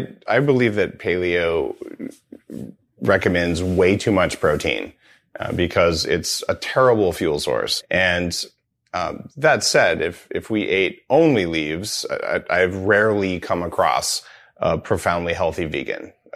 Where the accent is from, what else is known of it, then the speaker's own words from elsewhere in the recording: New Mexico, United States; I grew up in New Mexico